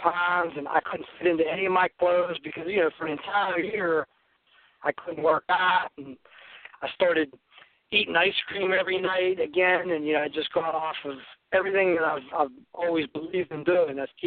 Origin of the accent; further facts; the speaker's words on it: Pittsburgh, Pennsylvania, United States; I'm from Pitts, PA, born and raised.